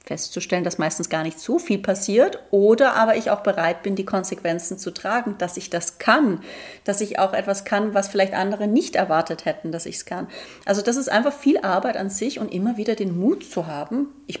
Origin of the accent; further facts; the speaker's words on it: Baden-Württemberg, Germany; Ich komme ja aus Süddeutschland, also aus dem Schwabenland.